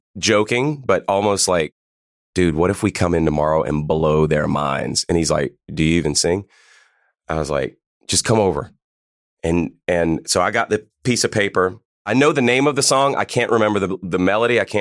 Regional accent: Pennsylvania, United States; I'm from Pennsylvania.

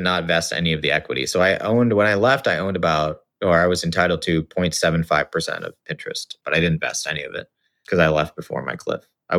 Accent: Singapore; moved away as an adult; So I grew up in Singapore. To sort of Indian parents. And then I went to the US for college, went to USC

